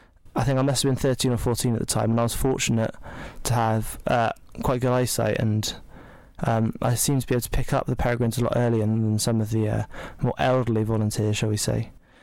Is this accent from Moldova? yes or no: no; Bristol, South West England, United Kingdom; It's quite an easy one for me because I'm from Bristol